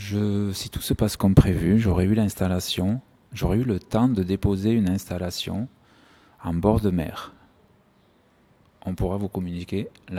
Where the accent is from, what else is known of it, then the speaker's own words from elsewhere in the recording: Toulouse, Occitanie, France; accent: Toulouse; le rose de Toulouse, avec notre accent, c'est le rose. Et depuis quelques années, à Toulouse